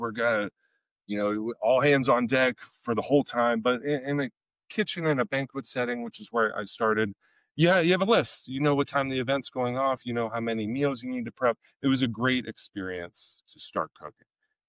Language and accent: English; Marietta, Ohio, United States; Well, I grew up in Southern Ohio, in Marietta, Ohio, a very small town.